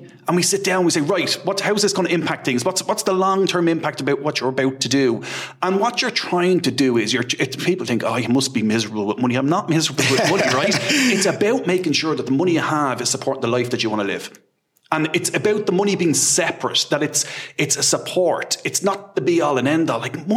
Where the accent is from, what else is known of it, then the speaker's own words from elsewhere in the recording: Castleknock, Leinster, Ireland; so we grew up on the border between Castleknock and Blanche